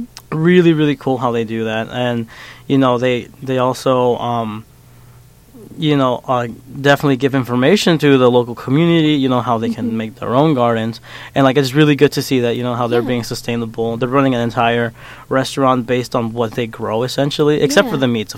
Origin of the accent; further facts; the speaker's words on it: Athens, Georgia, United States; I go back to Georgia. That's where I'm from Athens, Georgia, and I frequent Atlanta, Georgia all the time.